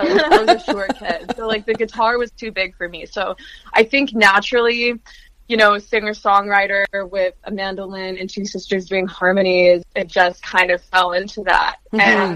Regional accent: Alberta, Canada; even as kids growing up in Alberta.

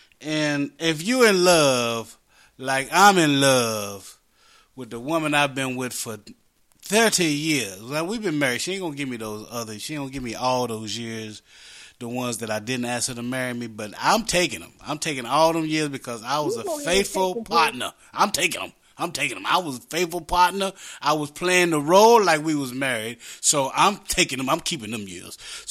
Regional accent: West Virginia, United States; accent: West Virginia; Let me slow it down for the people that don't quite understand, you know, my West Virginia accent and my, you know, my old man memory.

